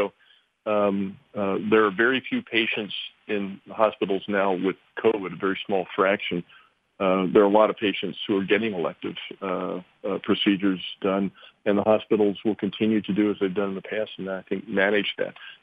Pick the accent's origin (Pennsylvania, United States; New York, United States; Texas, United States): Pennsylvania, United States; born there; I mean, I've only been in politics for 7 years, but I'm an American Pennsylvanian born here.